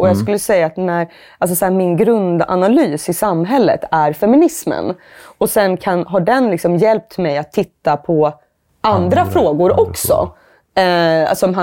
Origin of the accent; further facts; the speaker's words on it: Finland; now in Sweden; Och det tänker jag är ganska spännande som finne att titta på.